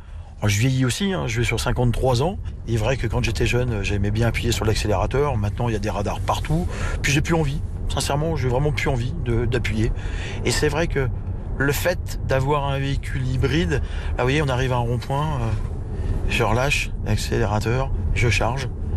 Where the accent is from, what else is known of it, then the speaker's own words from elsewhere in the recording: Le Mans, Pays de la Loire, France; born there; Je suis né au Mans. Et je suis né juste à côté du virage du Tertre Rouge